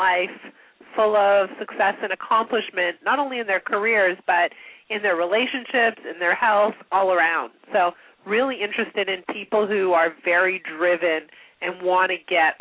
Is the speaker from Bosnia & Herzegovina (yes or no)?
no; Montreal, Quebec, Canada; now in Toronto, Canada; No, I grew up in Montreal, a neighboring city.